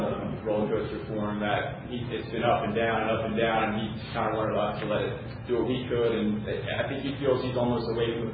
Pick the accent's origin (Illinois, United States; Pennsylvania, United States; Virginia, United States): Pennsylvania, United States; I come from Pennsylvania.